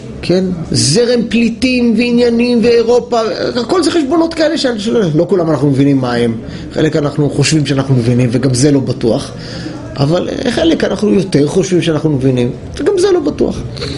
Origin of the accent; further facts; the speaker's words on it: Jerusalem, Jerusalem District, Israel; כי היינו ירושלמים, היינו הולכים טיולים בכל עוטף ירושלים.